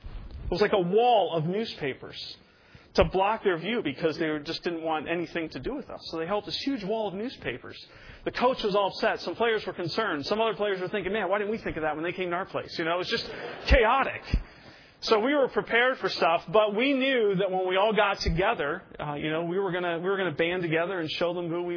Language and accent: English; New Jersey, United States; I think a lot of you know, some of you know, I'm originally from South Jersey